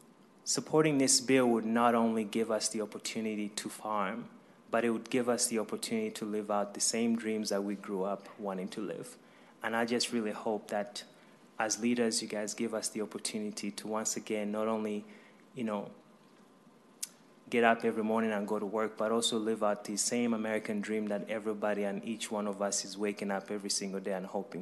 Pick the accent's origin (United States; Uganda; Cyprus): Uganda; I remember growing up in Uganda